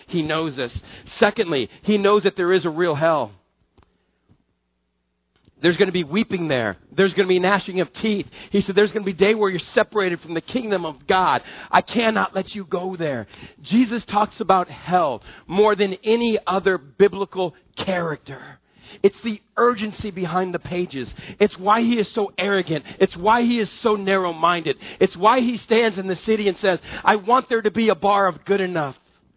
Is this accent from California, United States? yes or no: no; Arizona, United States; Well, I'm from Arizona. I kind of like the heat.